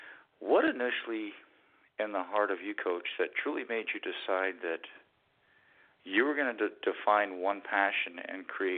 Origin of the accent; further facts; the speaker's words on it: Sacramento, California, United States; Well, I'm originally from Sacramento, so, and then kind of moved down that way where you're at and then made my way out here.